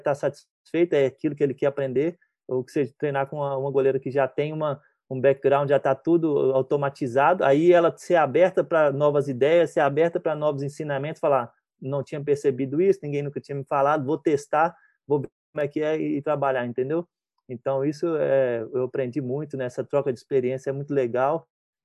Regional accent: Brazil; moved away; Quando eu saí do Brasil, abriu a minha mente no quesito respeitar as culturas

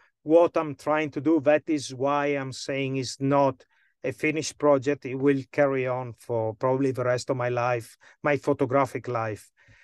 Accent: Nairobi, Kenya; I mean, I come from Nairobi.

